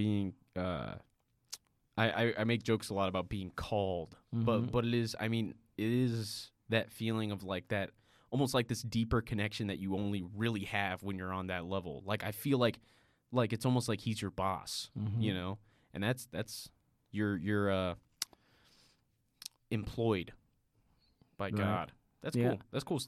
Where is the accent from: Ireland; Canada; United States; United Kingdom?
United States; born there; I'm glad I was born in America because this is a place that is free, right?